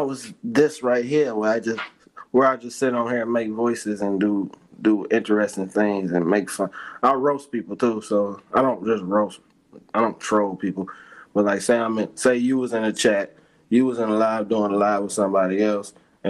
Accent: Cleveland, Ohio, United States; I'm from Cleveland, Ohio.

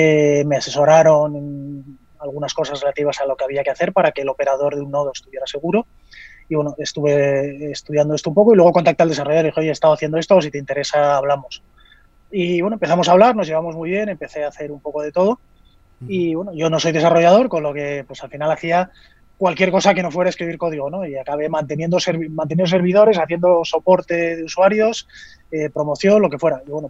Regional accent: Spain; now in Switzerland; Yo soy español, aunque ahora vivo en Suiza

